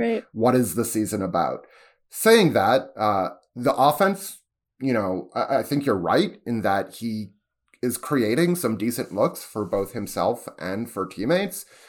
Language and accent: English; Toronto, Ontario, Canada; just about being a Canadian and a Torontonian in general when you're viewing yourself in contrast to the United States.